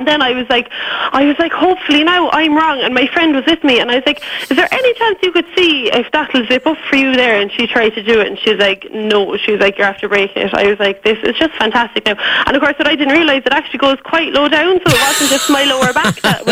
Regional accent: Ballincollig, County Cork, Ireland; I'm from Ballincollig.

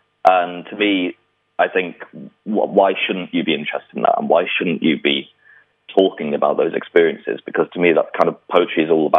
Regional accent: Manchester, North West England, United Kingdom; I grew up in Manchester or around Manchester

